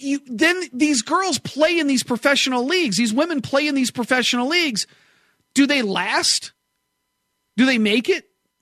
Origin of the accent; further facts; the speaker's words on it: Nashville, Tennessee, United States; And I'm like, ah, we're from Nashville.